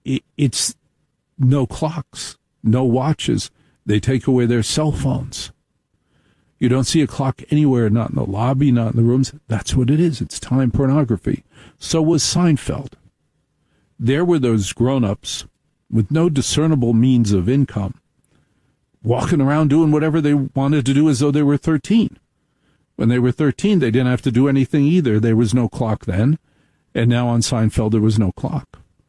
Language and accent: English; New Jersey, United States; I'm going to pronounce it like I'm from Jersey because I'm from Jersey.